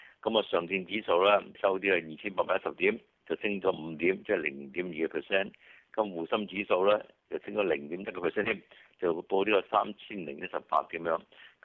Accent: Guangdong, China; 作為廣東人嚟講咧，我哋未必咁明咁解。

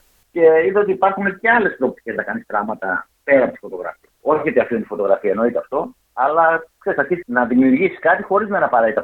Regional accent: Thessaloniki, Central Macedonia, Greece; Να πω καταρχήν ότι είμαι ο Θεσσαλονικιός που μπήκα τρεις φορές στο Μαϊάμι

